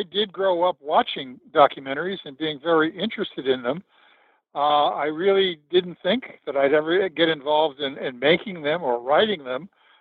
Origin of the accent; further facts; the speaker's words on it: Los Angeles, California, United States; I grew up in Los Angeles